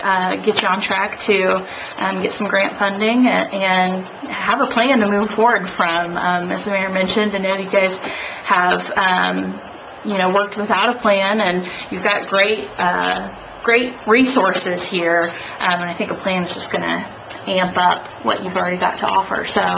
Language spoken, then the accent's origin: English; Rossville, Indiana, United States; I grew up in Rossville, which is over near... It's between Lafayette and Kokomo